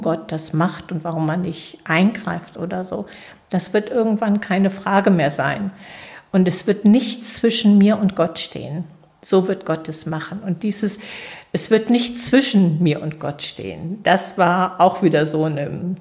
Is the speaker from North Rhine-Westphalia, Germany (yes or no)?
no; Sechshelden, Hesse, Germany; Ja, ich komme aus 6 Helden, also heißt mein Heimatdorf.